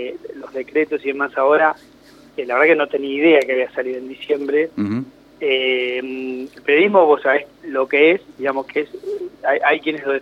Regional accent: Santa Rosa, La Pampa, Argentina; moved away as an adult; now in Buenos Aires, Argentina; Sí, yo nací allá y estudié toda la secundaria allá, me vine a estudiar a Buenos Aires y ya me quedé acá.

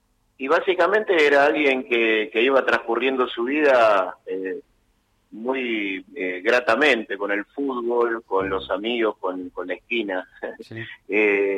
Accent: La Matanza, Buenos Aires Province, Argentina; era un pibe de barrio, nací en La Matanza.

